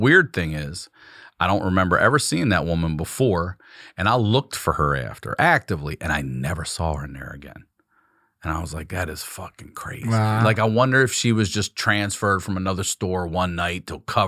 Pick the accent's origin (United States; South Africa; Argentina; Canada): United States; Baltimore, Maryland; I'm from Maryland? Baltimore.